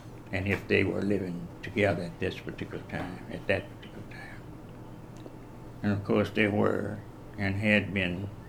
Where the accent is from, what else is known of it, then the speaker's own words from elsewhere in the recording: United States; born there; And since I was born in America, then American, I'm really an American, that's all.